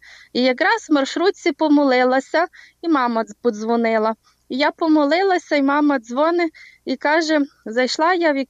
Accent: Lviv, Lviv Oblast, Ukraine; І ще я зі Львова

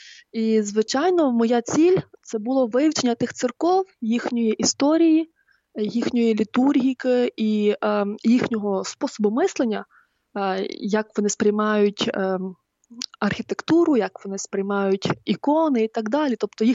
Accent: Lviv, Lviv Oblast, Ukraine; Я сама зі Львова, і тому порівнюю до Львівської області.

